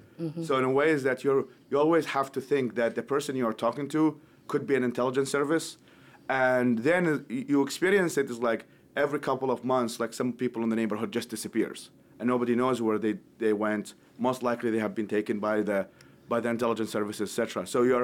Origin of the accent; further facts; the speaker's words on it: Baghdad, Baghdad Governorate, Iraq; So I grew up in West Baghdad, and West Baghdad is mostly known because it was close to Fallujah